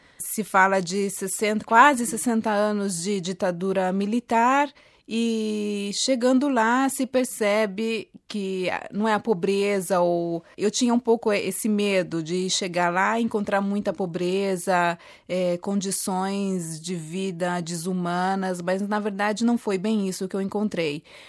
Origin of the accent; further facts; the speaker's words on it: Brazil; Eu sou brasileira